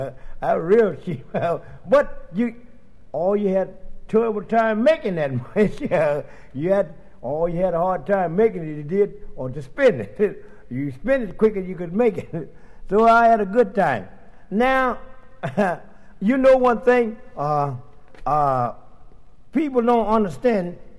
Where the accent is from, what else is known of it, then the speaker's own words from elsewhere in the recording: Hampton, Georgia, United States; Because I was born in Georgia, in Hampton, Georgia. That's about 32 miles below Atlanta, Georgia. Out in the country, there wasn't but about 10 stores there.